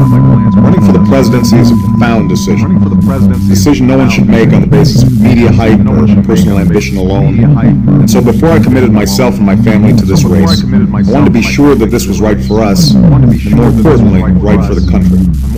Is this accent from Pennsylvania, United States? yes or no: no; Illinois, United States; in my home state of Illinois, I'll share my plans with my friends, neighbors, and fellow Americans.